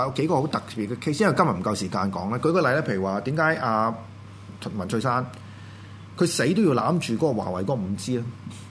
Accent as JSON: {"language": "Cantonese", "country": "Hong Kong", "said": "咁如果佢做到英國首相咧，咁我哋都係香港人嘅光榮嚟嘅"}